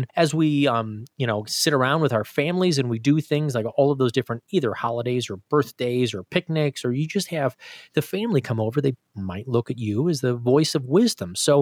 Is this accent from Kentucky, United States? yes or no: no; Illinois, United States; I grew up in Illinois, so we had tolls, I feel like, every 100 yards.